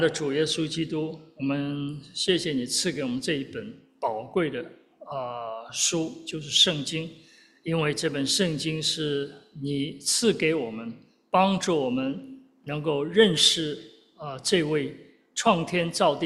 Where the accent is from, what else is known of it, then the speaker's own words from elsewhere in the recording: Taiwan; now in United States; 我这一代的从台湾来的人